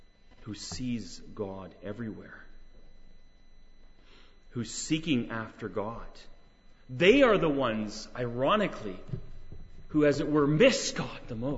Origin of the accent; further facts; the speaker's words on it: Canada; also born or lived in United States; I'm a Canadian citizen. I've lived some time in the United States.